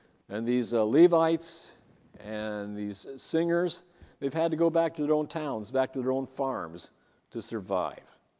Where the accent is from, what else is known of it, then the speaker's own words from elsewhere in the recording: Farmington, New Mexico, United States; I was living in Farmington, New Mexico, my hometown, when the Baptist Association brought Franklin Graham to hold a crusade in San Juan County, New Mexico.